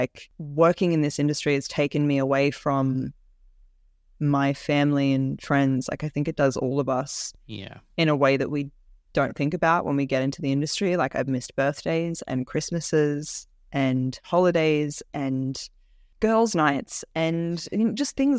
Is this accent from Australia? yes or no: yes; Orange, New South Wales, Australia; I'm working on these huge, beautiful shows that child me growing up in Orange couldn't even imagine.